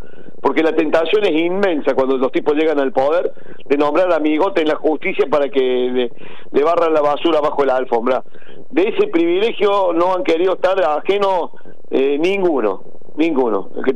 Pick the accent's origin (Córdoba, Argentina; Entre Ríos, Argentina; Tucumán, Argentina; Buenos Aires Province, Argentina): Córdoba, Argentina; que también es cordobés